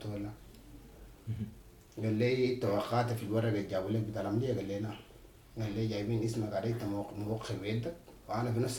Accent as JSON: {"language": "Arabic", "country": "Sudan", "moved": "yes", "said": "من السودان أنا كنت كان ناوي أسافر على ليبيا"}